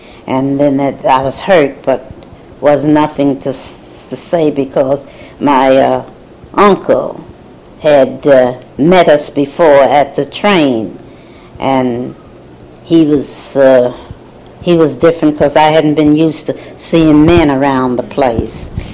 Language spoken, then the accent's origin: English; Winston-Salem, North Carolina, United States; I don't think I met three lesbians from Winston-Salem, North Carolina. Even up to now.